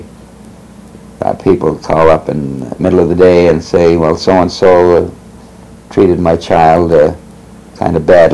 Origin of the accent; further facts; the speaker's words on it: Boston, Massachusetts, United States; All my schooling was done in Boston, so